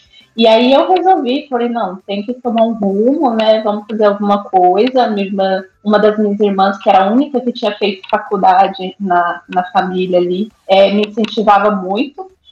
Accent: São Paulo, Brazil; Eu venho da periferia de São Paulo, então também não tinha recursos

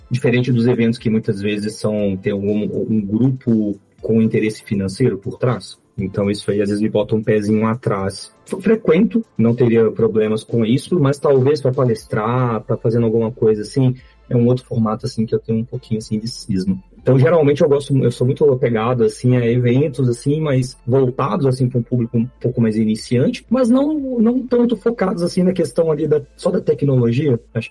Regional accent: Belo Horizonte, Minas Gerais, Brazil; sou aqui de BH, Belo Horizonte, mineiro.

